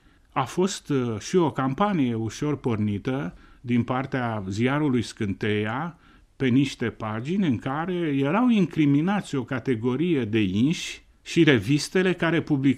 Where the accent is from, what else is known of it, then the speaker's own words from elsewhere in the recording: Ostrov, Constanța County, Romania; Când am aflat că sunt de la Ostrov